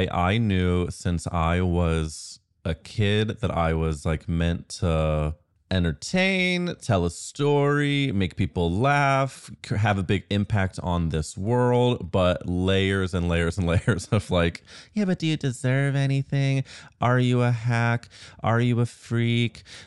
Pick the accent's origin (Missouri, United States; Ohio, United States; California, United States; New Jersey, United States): Missouri, United States; I think a lot of it, of course, is like being gay, growing up in Missouri.